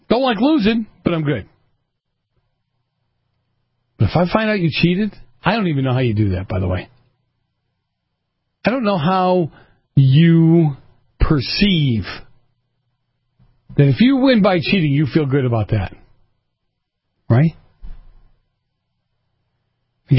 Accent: Boston, Massachusetts, United States; Look at my family and others that I know, where I grew up in Boston.

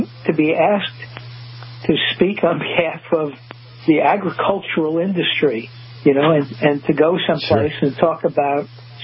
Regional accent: Brooklyn, New York, United States; Growing up in Brooklyn, sometimes people say to me, well, how did you get this knowledge about ethanol?

